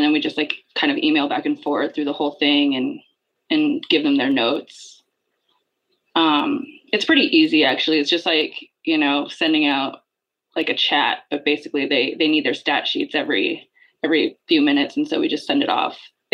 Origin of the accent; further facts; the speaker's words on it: Colorado, United States; Well, I'm from Colorado. And so I grew up, you know, watching the Avs.